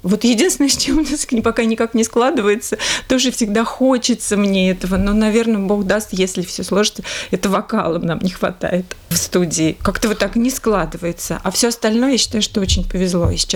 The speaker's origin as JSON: {"language": "Russian", "region": "Volgograd Oblast", "country": "Russia", "lives_now": "Polyany, Russia", "said": "Я из Волгоградской области."}